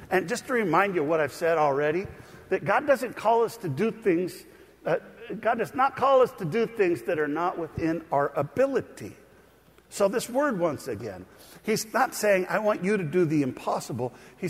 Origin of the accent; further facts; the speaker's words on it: Vancouver, Washington, United States; I grew up in Vancouver, so I was real close.